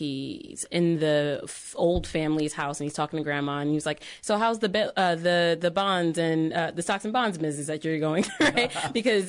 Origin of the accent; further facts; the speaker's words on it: Connecticut, United States; And we're all sitting here, we're from Connecticut